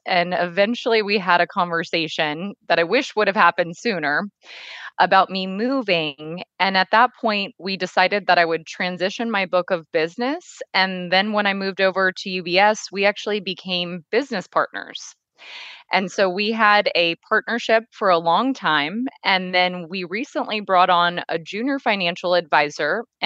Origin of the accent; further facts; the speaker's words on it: Houston, Texas, United States; now in Santa Cruz, United States; Yeah, so I live in Santa Cruz, California, but I'm from Houston, Texas.